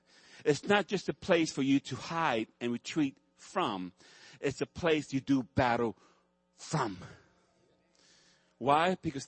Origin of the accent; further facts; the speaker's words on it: Puerto Rico; also born or lived in New York; And I was born in New York, but I lived there in Puerto Rico.